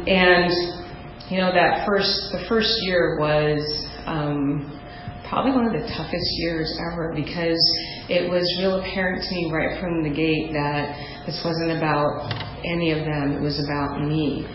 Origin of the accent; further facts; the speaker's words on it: New York, United States; So I grew up born in New York. My mom has 8 sisters. My father was in and out of the picture.